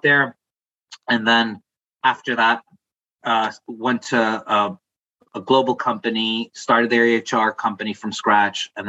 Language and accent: English; Cyprus; You know, I'm originally from Cyprus.